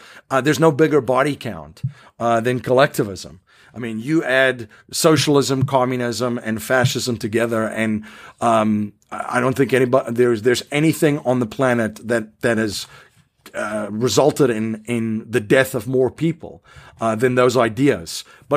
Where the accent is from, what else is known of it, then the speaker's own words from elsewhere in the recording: South Africa; I grew up in South Africa under a totalitarian government